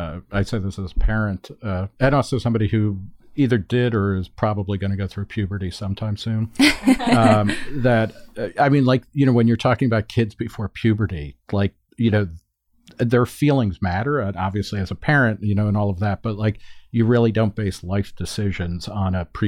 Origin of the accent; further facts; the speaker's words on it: New Jersey, United States; And I grew up in New Jersey in the 70s where Renee Richards, who had been a dentist who wanted to join the women's professional tennis tour.